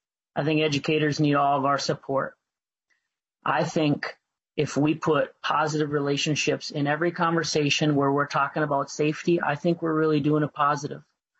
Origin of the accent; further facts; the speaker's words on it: Bertha, Minnesota, United States; I'm from central Minnesota.